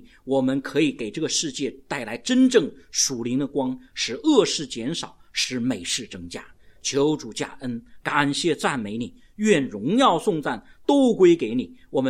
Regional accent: China; 我们中国人，我们是礼仪之邦，怎么会变成这个样子

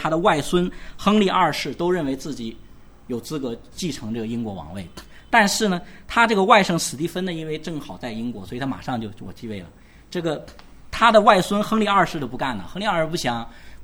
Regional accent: China; 其实我们中国人那个讲母亲节，我们是从孟子讲的

